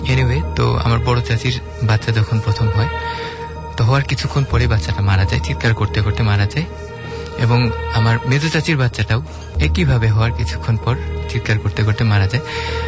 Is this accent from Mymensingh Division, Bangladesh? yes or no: yes; Gouripur, Mymensingh Division, Bangladesh; আমার যে গ্রামের বাড়ি ময়মনসিংহের গরিপুর থানায়, তো আমাদের গ্রামের বাড়িতে আসলে অসংখ্য ঘটনা আছে।